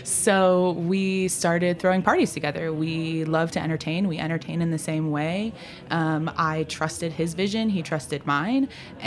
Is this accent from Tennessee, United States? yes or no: no; Cleveland, Ohio, United States; In Ohio. I'm from Cleveland.